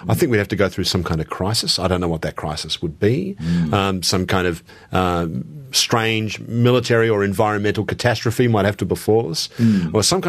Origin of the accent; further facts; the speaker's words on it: Australia; also born or lived in London; I think of myself as Australian very much. But I don't really feel myself wedded to any one city in particular because I grew up all over the place in Melbourne, Sydney, Canberra, Adelaide. And I lived in London for a while and went back to Melbourne, back to Sydney